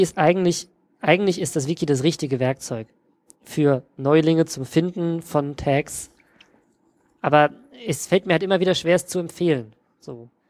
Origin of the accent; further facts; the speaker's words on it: Germany; Dann gerade für uns als Deutsche, wir müssten dann in ein Wörterbuch gucken, wie könnte man das auf Englisch formulieren